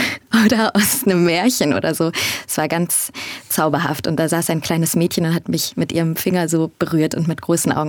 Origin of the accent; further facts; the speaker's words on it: Munich, Bavaria, Germany; now in Berlin, Germany; Ich komme ursprünglich aus München, bin dort geboren, spreche auch ein bisschen bayerisch, wenn es gefragt ist. Ja, und ich bin jetzt sehr frisch nach Berlin gezogen.